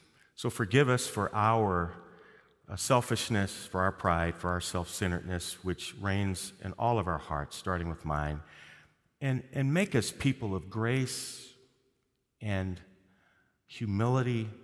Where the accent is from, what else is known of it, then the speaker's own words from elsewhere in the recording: St. Louis, Missouri, United States; Many of you know that St. Louis is my hometown. I grew up about 8 miles from where Ferguson, Missouri is. Ferguson's a suburb. I grew up in the urban core of St. Louis.